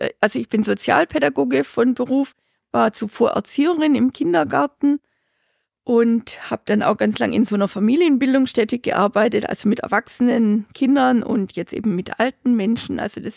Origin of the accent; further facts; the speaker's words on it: Germany; Da sind wir Deutsche ja eher ein bisschen zurückhaltend.